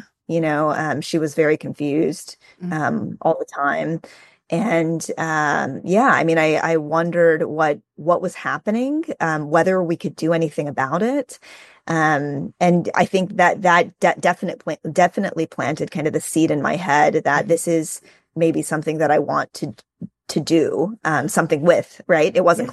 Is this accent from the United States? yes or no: yes; Houston, Texas, United States; close with our extended family, including our grandparents, aunts and uncles, and all of our cousins growing up in Houston, Texas.